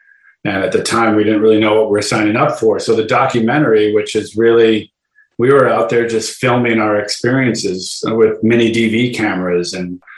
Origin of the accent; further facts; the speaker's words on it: Madison, Wisconsin, United States; now in Ridgefield, United States; I live in Ridgefield now, but I grew up in Madison, Wisconsin originally, and here I am in Connecticut.